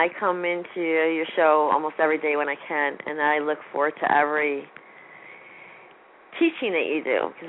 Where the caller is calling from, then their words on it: Rochester, New York, United States; Rochester, New York.